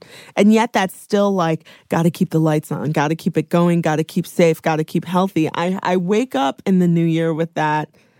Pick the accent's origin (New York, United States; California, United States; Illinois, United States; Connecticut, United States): Illinois, United States; Chicago; Sorry, I'm from Chicago, so the Midwest does come out.